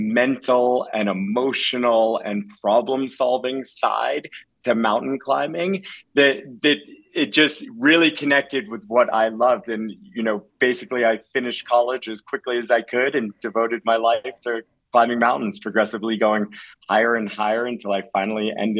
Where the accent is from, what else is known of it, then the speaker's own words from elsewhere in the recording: New England, United States; I moved to the United States when I was 6 years old and was growing up in New England.